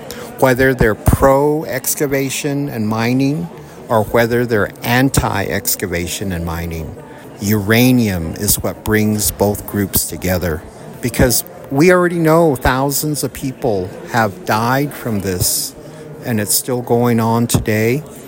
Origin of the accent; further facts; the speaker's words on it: Manuelito, New Mexico, United States; I'm from Manuelito, New Mexico. We call in Navajo, Kinhojone.